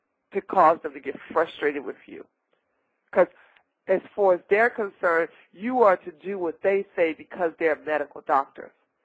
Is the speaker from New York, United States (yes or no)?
no; Washington, District of Columbia, United States; my family comes from the country, even though I was born and raised in Washington, D.C., my roots are down here in Georgia as well as North Carolina